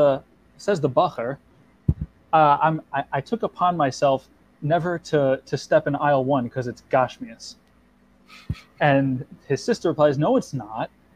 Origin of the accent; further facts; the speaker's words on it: Passaic, New Jersey, United States; I am originally from Passaic.